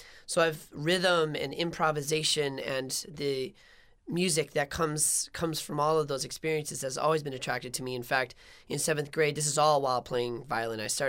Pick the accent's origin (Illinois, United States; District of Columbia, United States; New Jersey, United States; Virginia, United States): District of Columbia, United States; Washington; And this is while I was growing up in Washington, D.C.